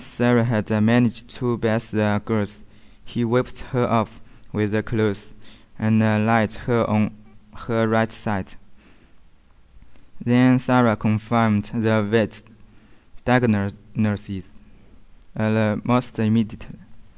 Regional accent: Taixing, Jiangsu, China; English is a second language; My hometown is Taixing. It is very beautiful, and my family has 5 people: me, my father, my mother, and my grandfather and mother. I was grew up in Taixing

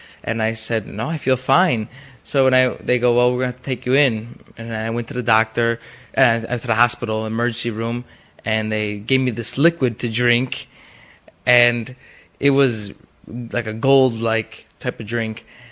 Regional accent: Chicago, Illinois, United States; The neighborhood I grew up in, I was born here in Chicago, on the north side, and I live on Damon and Lawrence in Ravenswood area.

